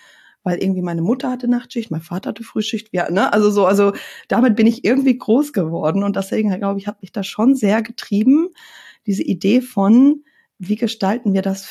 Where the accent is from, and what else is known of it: Lauenburg, Schleswig-Holstein, Germany; born or raised there